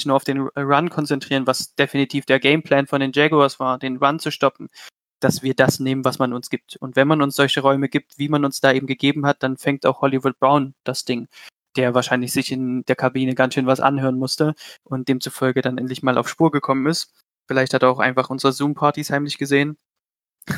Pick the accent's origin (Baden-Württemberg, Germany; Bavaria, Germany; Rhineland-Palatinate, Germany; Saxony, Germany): Saxony, Germany; Leipzig; tue ich aus Leipzig.